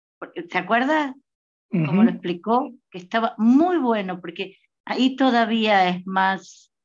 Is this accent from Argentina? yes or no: yes; Argentina; yo soy de Argentina